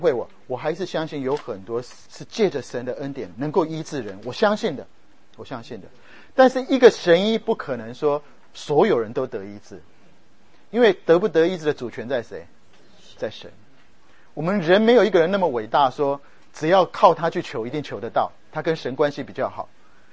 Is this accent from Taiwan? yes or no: yes; Taiwan; 我在台湾长大，我是用普通话，就我们在台湾叫做国语，我在家里都是讲国语，我不太会讲台语